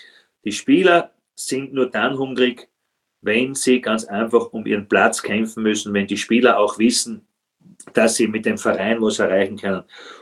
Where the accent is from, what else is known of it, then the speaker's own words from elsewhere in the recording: Hartberg, Styria, Austria; weil das ist aus meiner Heimat, muss ich sagen, Hartberg